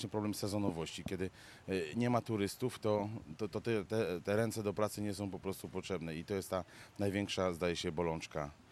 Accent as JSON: {"language": "Polish", "town": "Szczawnica", "region": "Lesser Poland", "country": "Poland", "said": "My jesteśmy góralami. Dla nas tożsamość regionalna jest sprawą bardzo ważną."}